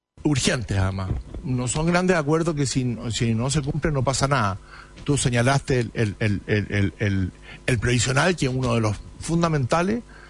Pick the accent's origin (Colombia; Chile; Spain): Chile; lo que no podemos seguir siendo los chilenos es entregarle jurisdicción a los tribunales sobre cuestiones que no conocen. En Chile no hay tribunales administrativos